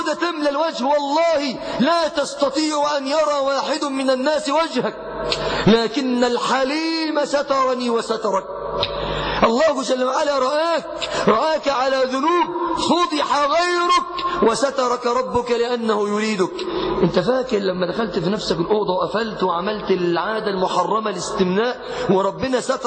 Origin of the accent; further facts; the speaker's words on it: Mansoura, Dakahlia, Egypt; احنا عندنا في المنصورة